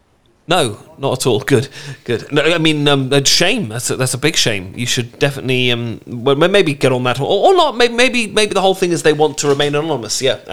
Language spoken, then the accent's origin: English; United Kingdom; You see, I'm British